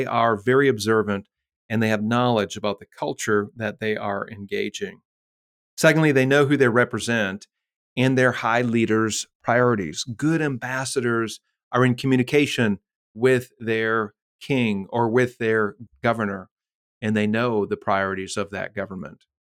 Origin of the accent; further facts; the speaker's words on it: Green Bay, Wisconsin, United States; accent: northern; I have a northern accent. In fact, I speak a little bit of Wisconsinese. I grew up in Green Bay.